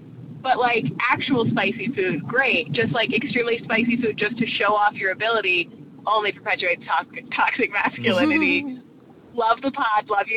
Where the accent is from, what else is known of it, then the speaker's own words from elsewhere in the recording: Pennsylvania, United States; I'm from Pennsylvania, outside of Philly. Go Birds.